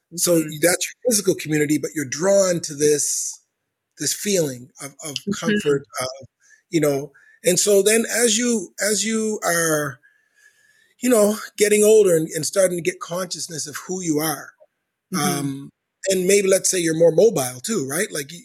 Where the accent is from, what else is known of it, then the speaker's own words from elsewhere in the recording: Halifax, Nova Scotia, Canada; as a kid growing up in Halifax